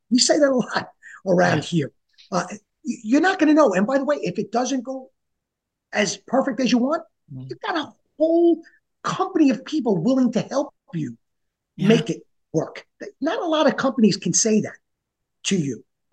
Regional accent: New York, United States; accent: New York; hopefully my hands and my New York accent didn't scare anyone away.

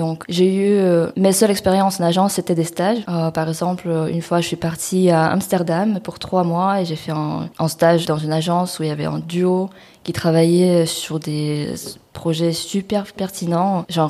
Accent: Beijing, China; moved away as an adult; now in France; j'ai des origines russes-ukrainiennes. Donc j'étais pas de la famille là-bas aussi. j'ai grandi en Chine, à Pékin. Et quand j'avais 18 ans, j'ai déménagé en France. Donc ça fait plus de 8 ans que je suis ici.

